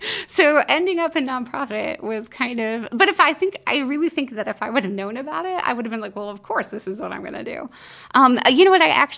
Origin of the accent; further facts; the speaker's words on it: Bradford, Pennsylvania, United States; And we would go with him and deliver meals back in my hometown in Bradford, Pennsylvania. So it started when I was really young.